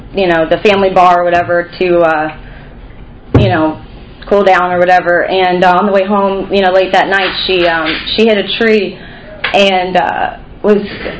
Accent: Zephyr Hills, Florida, United States; So, I was born in Zephyr Hills, Florida, and my mom was an attorney, and my dad was a teacher. And Zephyr Hills, if you don't know about Zephyr Hills, you probably don't, but it's a very small town. I lived behind a dairy farm.

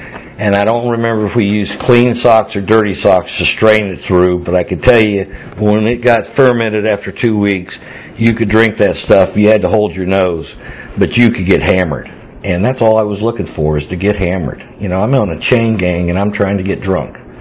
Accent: Georgia, United States; because I'm a redneck from Georgia, and we learned at an early age how to make things.

